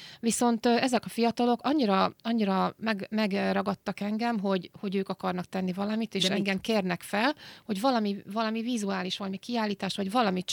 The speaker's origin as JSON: {"language": "Hungarian", "country": "Hungary", "said": "Mert emberek vagyunk, és magyarok vagyunk, és azért nem vonhatjuk ki magunkat."}